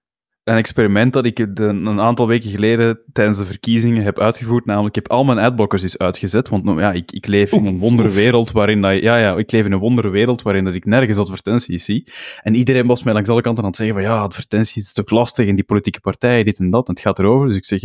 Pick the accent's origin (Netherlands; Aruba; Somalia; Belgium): Belgium; Flanders; want ik ben zelf Vlaming